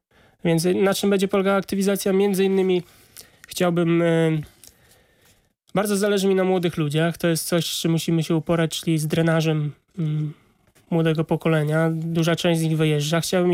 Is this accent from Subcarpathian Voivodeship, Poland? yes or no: no; Bydgoszcz, Kuyavian-Pomeranian Voivodeship, Poland; mieszkam w części, która nazywa się Kapuściska, ale jako młody chłopak, który walczył z kapuściskami, nie mogę przyznać, że jestem z Kapuścisk.